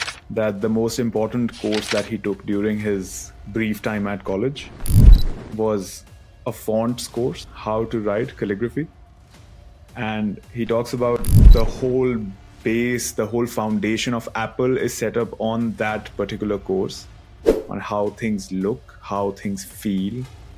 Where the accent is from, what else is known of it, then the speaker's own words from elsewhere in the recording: India; We grew up in India and we start thinking that that's how the world is built.